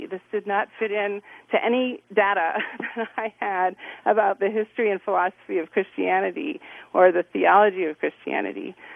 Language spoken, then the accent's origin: English; East Coast, United States; now in Chicago, United States; I came out to Chicago from the East Coast to be a PhD candidate at the University of Chicago, and I had been raised as a conservative Jewish girl, had gone to Israel